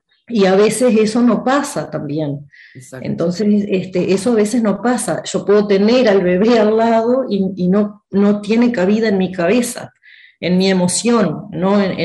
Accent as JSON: {"language": "Spanish", "town": "Tambores", "region": "Tacuarembó", "country": "Uruguay", "tie": "born or raised there", "lives_now": "Tacuarembó, Uruguay", "said": "Yo soy de Tambores, que es un pueblito muy pequeño entre Tacuarembó y Paysandú. Ahí nací, tuve toda mi infancia, mi adolescencia. Ahora vivo en Tacuarembó, pero queda muy cerquita."}